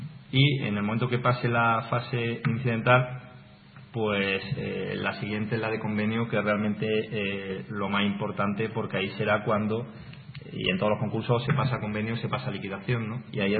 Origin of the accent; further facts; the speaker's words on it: Granada, Andalusia, Spain; como granadino, es verdad que echo un poco en falta esa rotundidad y esa unanimidad